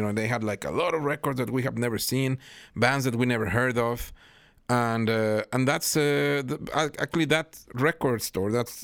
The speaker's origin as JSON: {"language": "English", "region": "Mexico City", "country": "Mexico", "tie": "born or raised there", "said": "I was born and raised in Mexico City. My family comes from musicians."}